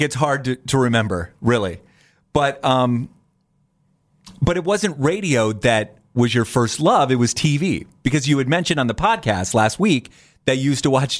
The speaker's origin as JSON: {"language": "English", "town": "New Philadelphia", "region": "Ohio", "country": "United States", "tie": "born or raised there", "said": "Because where I grew up in the Dover, New Philadelphia area, the Canton stations were the cool stations to listen to."}